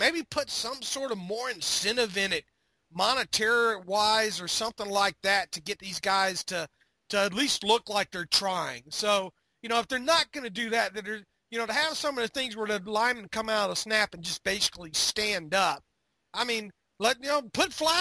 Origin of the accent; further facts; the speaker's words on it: Florida, United States; To me, the Pro Bowl was a big deal because growing up in Florida, that was the only time I got to see